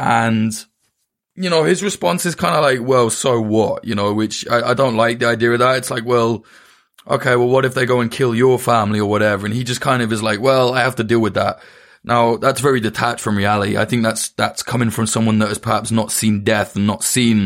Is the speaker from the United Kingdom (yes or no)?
yes; United Kingdom; as a Brit